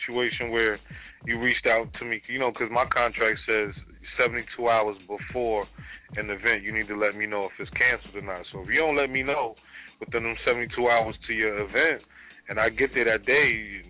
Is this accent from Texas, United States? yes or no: no; Brooklyn, New York, United States; I'm from Brooklyn, actually. I'm from New York, East Flatbush.